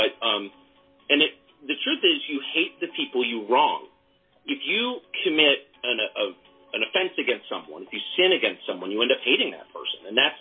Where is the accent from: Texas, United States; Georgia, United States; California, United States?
California, United States; La Jolla; also born or lived in Georgetown; I grew up in La Jolla and Georgetown, so it's not like I'm the son of a coal miner.